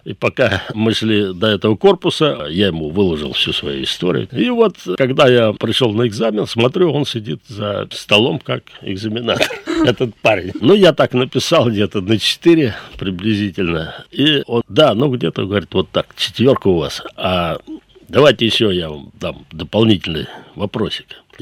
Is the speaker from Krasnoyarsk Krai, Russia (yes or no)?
no; Noginsk, Moscow Oblast, Russia; я коренной ногинец, родился в городе Ногинске